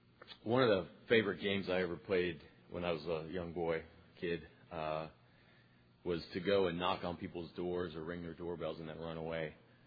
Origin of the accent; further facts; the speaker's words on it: Palmer, Alaska, United States; I'm an alcoholic from Palmer, Alaska, Foxhall in Palmer, Alaska.